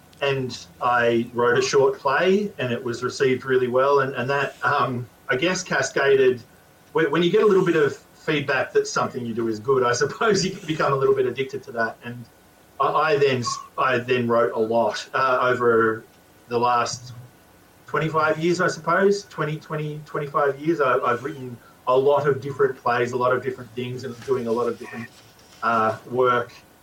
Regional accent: Australia; I grew up in Australia.

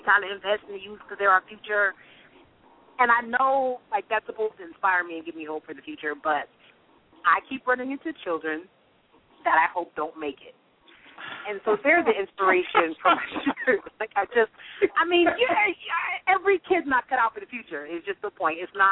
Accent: New Jersey, United States; My family, I grew up more in Central Jersey. All my family's still in South Jersey, but my family moved further north.

